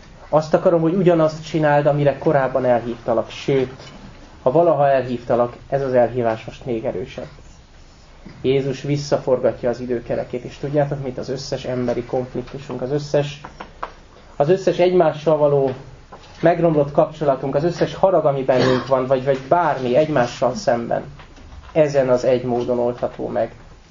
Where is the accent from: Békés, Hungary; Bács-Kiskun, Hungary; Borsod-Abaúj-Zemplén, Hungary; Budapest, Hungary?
Békés, Hungary; Fel lehet ismerni a békési, a békisi, én Békés megyei vagyok, és nálunk inkább íbetűvel beszélek.